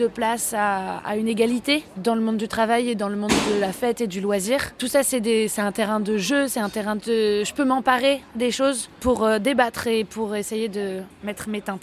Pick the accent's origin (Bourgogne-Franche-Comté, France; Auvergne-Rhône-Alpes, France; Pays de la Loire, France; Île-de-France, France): Pays de la Loire, France; Nantes; je suis nantaise de ce quartier-là aussi, qui est le quartier de l'île de Nantes, au centre de l'île de Nantes, donc Mangin-Beaulieu, qui a énormément évolué, où j'ai grandi